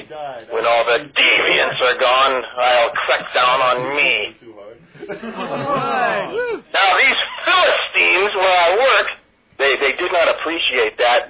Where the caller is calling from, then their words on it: San Francisco, California, United States; I'm phoning from San Francisco.